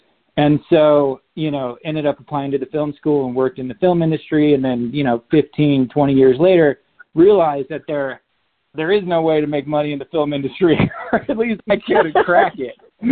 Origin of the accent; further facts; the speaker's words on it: Pacific Northwest, United States; I grew up in the Northwest, kind of, you know, eating moss and pine cones as a kid.